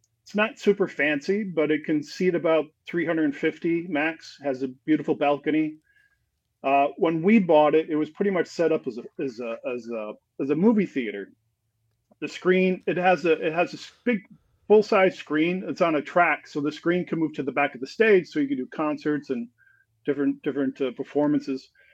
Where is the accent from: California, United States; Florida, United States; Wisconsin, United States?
Wisconsin, United States; Oconomowoc; moved away as an adult; also born or lived in New York; I grew up in Oconomowoc, and when I was, 19, I moved out to New York, where I had an older sister